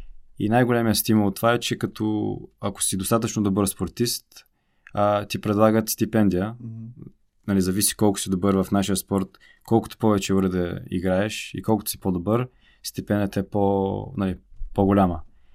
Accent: United States; also born or lived in Bulgaria; аз се чувствам като българин, въпреки че там съм израснал от 7 годишна възраст съм в щатите. Аз не мога да си представя да се състезавам за друга държава. Доста често се прибирам в България

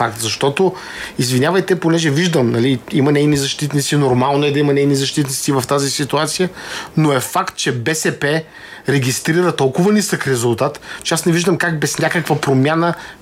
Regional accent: Sofia, Sofia City, Bulgaria; Аз съм от София, но не в това въпроса.

